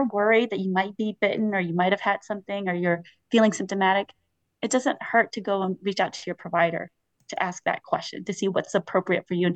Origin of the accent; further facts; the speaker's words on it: Arizona, United States; now in Maine, United States; because I came from Arizona, it doesn't have to be hot.